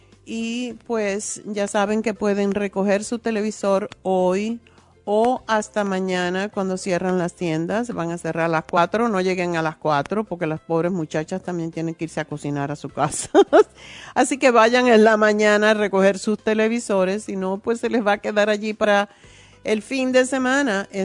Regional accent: Cuba; Y siendo extranjero, porque no somos mexicanos, no somos centroamericanos, yo soy cubana y no había tantos cubanos cuando llegué aquí.

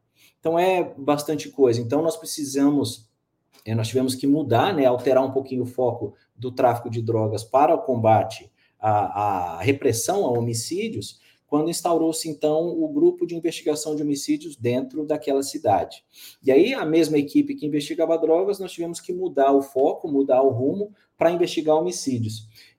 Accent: Paraná, Brazil; Eu sou do Paraná, eu sou natural do Paraná

